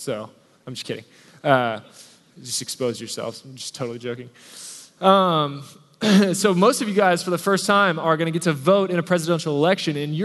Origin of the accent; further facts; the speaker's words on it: United States; I'm American, so I'm Christian.